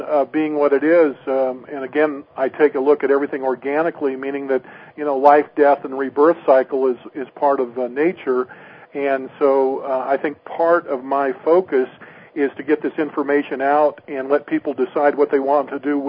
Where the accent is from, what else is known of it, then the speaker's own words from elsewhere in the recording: Washington, United States; I grew up on the Olympic Peninsula and Western Washington outside of Seattle